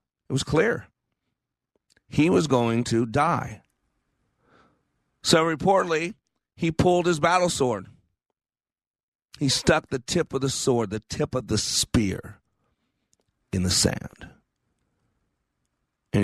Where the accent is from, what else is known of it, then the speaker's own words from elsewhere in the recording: Texas, United States; However, I'm a Texan.